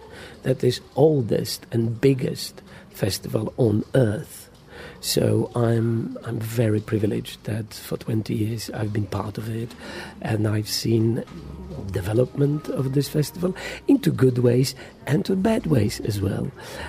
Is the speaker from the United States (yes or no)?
no; Poland; now in Edinburgh, United Kingdom; I came from Poland 27 years ago.